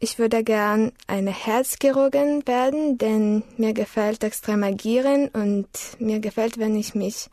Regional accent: Russia; German is a second language; Ich komme aus Russland. Ich wohne in Jekaterinburg, ist das im Ural. Ich wurde im Jahre 1996 geboren.

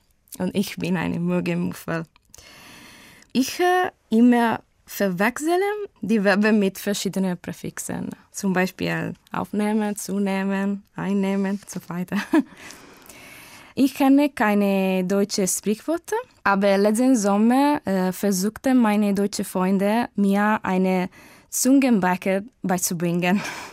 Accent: Italy; German is a second language; Ich komme aus Italien. Ich bin 1983 Jahr geboren.

